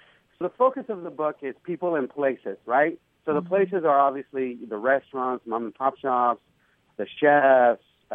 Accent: El Paso, Texas, United States; And then, you know, for me growing up in El Paso, it was like, you know, for me, I still remember those names, Estela Casas and Rosa Guerrero.

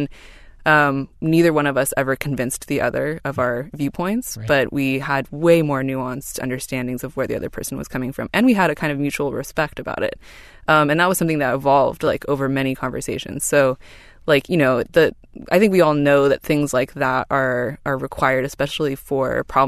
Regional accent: Cupertino, California, United States; it so happens that I have not moved very far from where I grew up. I grew up in Cupertino.

